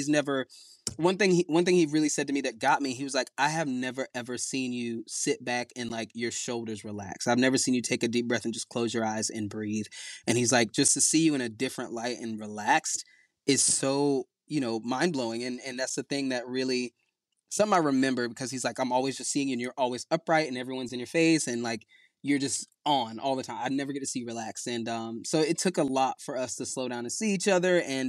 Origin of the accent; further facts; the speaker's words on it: the South, United States; we're both from the South